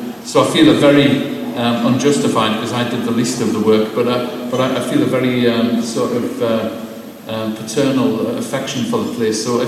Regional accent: Newcastle upon Tyne, North East England, United Kingdom; it is actually true, I am a Geordie.

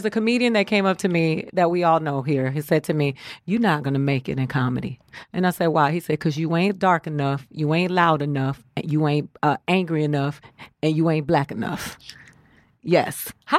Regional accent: Miami, Florida, United States; No, I'm from Miami. That's the bottom.

